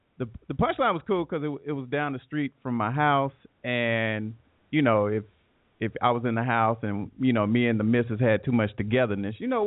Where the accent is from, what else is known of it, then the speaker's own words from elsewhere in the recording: Ohio, United States; I'm from Ohio, man, but I don't deal with the snow too tough anymore.